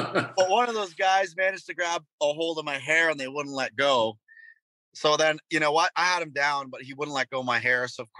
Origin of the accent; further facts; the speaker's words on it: North Bay, Ontario, Canada; I played this bar in my hometown in North Bay, Ontario. It's 3 hours north of Toronto.